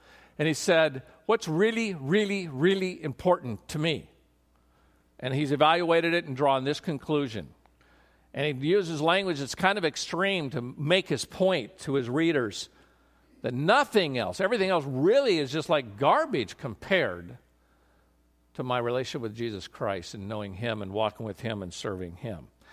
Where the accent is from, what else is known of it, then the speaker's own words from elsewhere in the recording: Oregon, United States; you know, we're from Oregon, so rain is rain, and who cares?